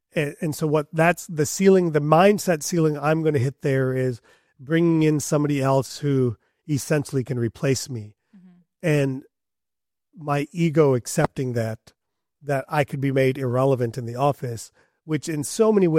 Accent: India; moved away; As an Indian immigrant, you know, like the guy that woke up at 2 o'clock in the morning to clean a room in case we could rent it again that night.

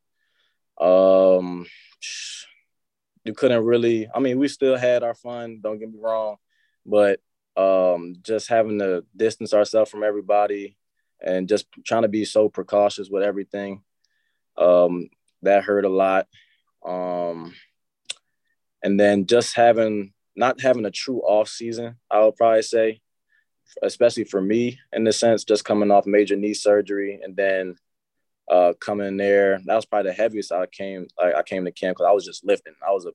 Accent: Towson, Virginia, United States; So like, just from the family aspect, I came from Towson, Virginia, it was the same.

